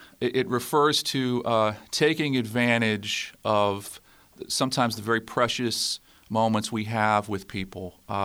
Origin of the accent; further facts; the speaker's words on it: Weirton, West Virginia, United States; now in Pittsburgh, United States; I'm from Weirton originally, but I've been living in Pittsburgh for the last, I don't know, 26, 27 years.